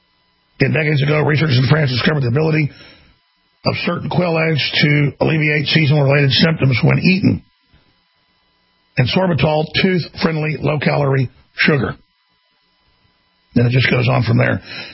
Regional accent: Dallas, Texas, United States; So I grew up in Dallas, and it was mainly grassy plains up there.

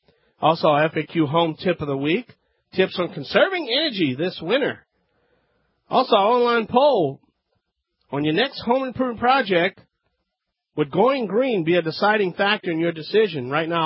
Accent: Louisiana, United States; accent: Cajun; from the Bayou Land, America's favorite home improvement self-help expert.

